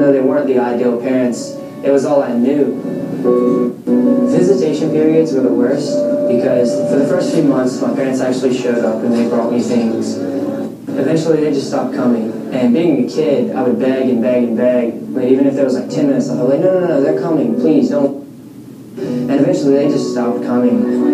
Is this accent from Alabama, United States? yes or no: yes; Daphne, Alabama, United States; I'm from Daphne, Alabama, and I'm a senior.